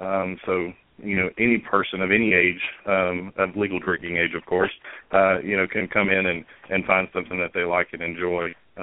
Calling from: Knoxville, Tennessee, United States; I'm calling from Knoxville, yes, sir.

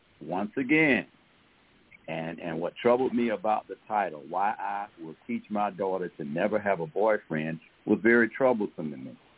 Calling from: Atlanta, Georgia, United States

